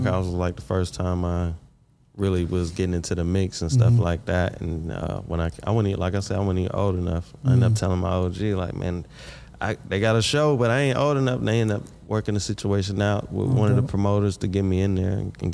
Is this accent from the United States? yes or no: yes; Bennettsville, South Carolina, United States; also born or lived in Myrtle Beach; South Carolina, small town in Bennisfield. I was born in Bennisfield, but Bennisfield. Then you know we moved all up and down the Carolinas. But I went to high school in Myrtle Beach.